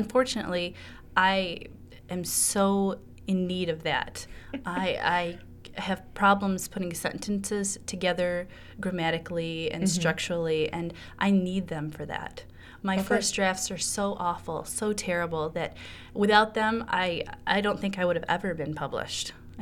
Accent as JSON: {"language": "English", "country": "Philippines", "lives_now": "United States", "said": "I'm a Filipina Michigan writer."}